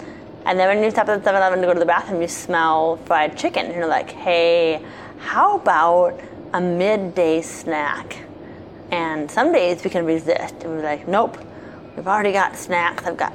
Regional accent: United States; You know what? As an American culture, we tend to over... That's one of the reasons why we are bigger than other people, I think.

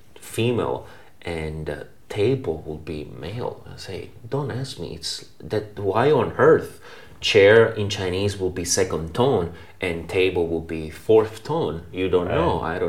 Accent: Sicily, Italy; English is a second language; I'm being from Sicily, people don't really, your parents wish that you can stay as closer as possible.

